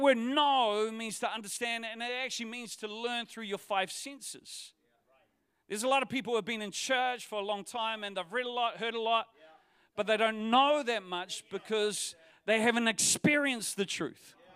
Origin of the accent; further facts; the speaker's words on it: New Zealand; They said, where are you from? I said, I'm from New Zealand.